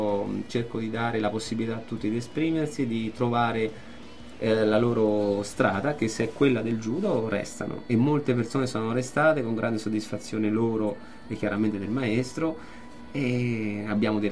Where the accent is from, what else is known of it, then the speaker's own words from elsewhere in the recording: Spoleto, Umbria, Italy; avevo dei compagni di classe che io sono di Spoleto